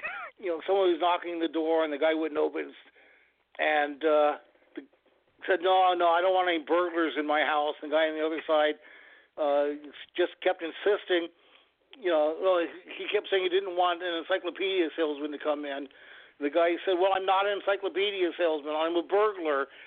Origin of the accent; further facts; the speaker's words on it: Germantown, Ohio, United States; also born or lived in Farmersville; Well, I hail from Germantown, Ohio. That's a small town near Dayton. And when I was in sixth grade in school, I moved to an even smaller town 4 miles away. It's called Farmersville, a very descriptive name for the community.